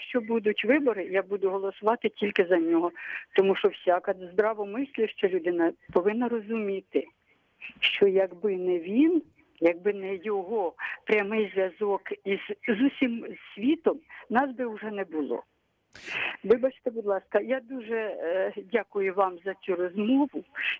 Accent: Cherkasy Oblast, Ukraine; я з Черкащини. Ви знаєте, я пенсіонерка.

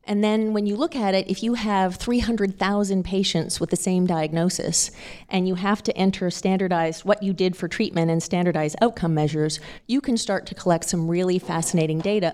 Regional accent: Canada; moved away; I came from Canada 27 years ago, 28 years almost.

